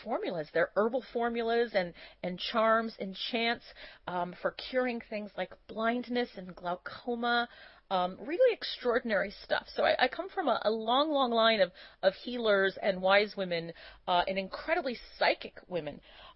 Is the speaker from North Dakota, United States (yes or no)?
no; Los Angeles, California, United States; growing up in Los Angeles as a, suburban / urban girl, we could escape on the weekends